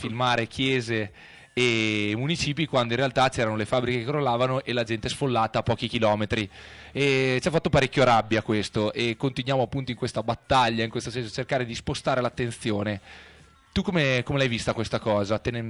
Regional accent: Sant'Agostino, Emilia-Romagna, Italy; Siamo conterranei, Federico, perché io sono di Sant'Agostino

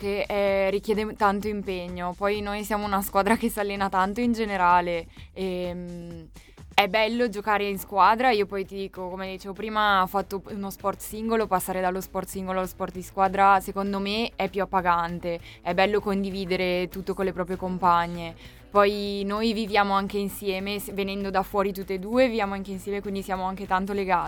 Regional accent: Rapallo, Liguria, Italy; now in Padua, Italy; Io sono genovese, vengo da Rapallo e questo è il mio terzo anno a Padova.

